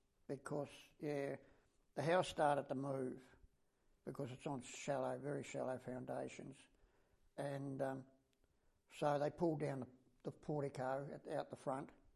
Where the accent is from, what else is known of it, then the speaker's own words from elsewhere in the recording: Launceston, Tasmania, Australia; born there; I was born in 1953 in Launceston in the QV, and I was brought straight out here to start my life off.